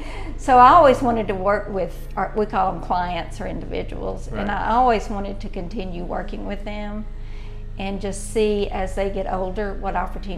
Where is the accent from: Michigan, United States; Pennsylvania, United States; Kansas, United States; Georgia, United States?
Georgia, United States; Cumming; Yes, I was born and raised in Cumming.